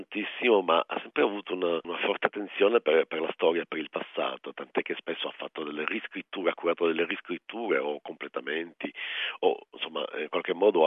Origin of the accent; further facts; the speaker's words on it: Palermo, Sicily, Italy; now in Milan, Italy; dato che io sono siciliano. Sono nato a Palermo, anche se sto a Milano, comunque sono nato a Palermo.